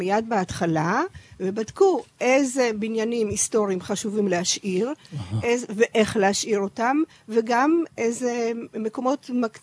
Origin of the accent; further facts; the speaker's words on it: Netanya, Central District, Israel; שלנו במקרה הייתה בנתניה, כי אנחנו שנינו מנתניה, ורוב האורחים היו משם